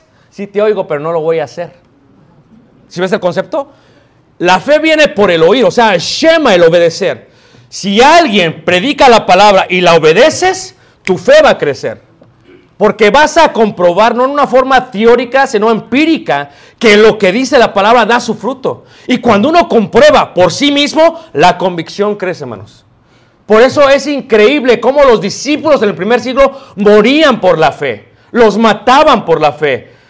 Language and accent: Spanish; Mexico City, Mexico; Yo cuando era pequeño trabajaba de cerillo en la Ciudad de México.